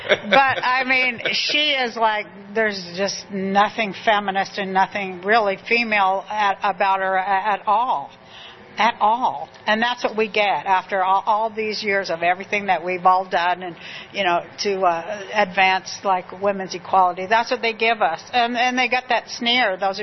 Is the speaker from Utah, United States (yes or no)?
yes; Utah, United States; Like, and I'm from Utah, so I always go, I know real cowboys, and you, sir, are no cowboy.